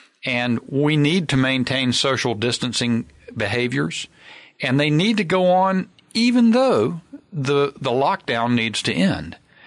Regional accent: United States; It renewed my pride as an American.

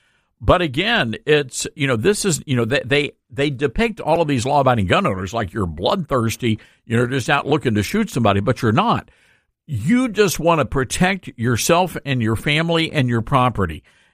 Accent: South Haven, Mississippi, United States; Now, I remember back when I was growing up in South Haven, Mississippi, and I was a decent kid, didn't get in any trouble.

